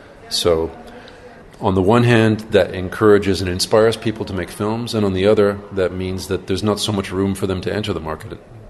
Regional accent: Montreal, Quebec, Canada; back in my hometown of Montreal

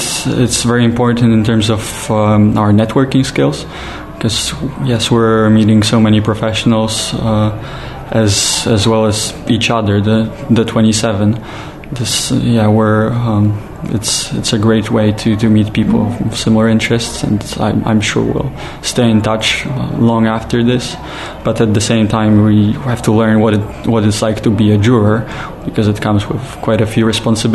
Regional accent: Warsaw, Masovian Voivodeship, Poland; English is a second language; Right, so I'm actually not from Gdynia, I'm from Warsaw, but it happens to be one of my favorite cinemas in Poland nevertheless.

